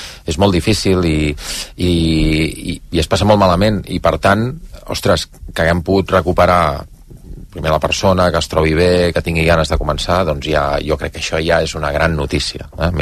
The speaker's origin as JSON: {"language": "Catalan", "town": "Badalona", "region": "Catalonia", "country": "Spain", "said": "jo com a badaloní tenia l'esperança"}